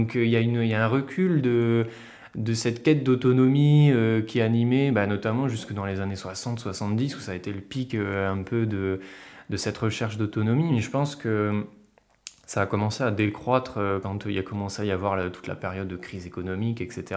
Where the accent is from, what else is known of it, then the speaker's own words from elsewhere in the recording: Hauts-de-France, France; now in Brittany, France; Et puis, non, à la base, moi, je suis du Nord.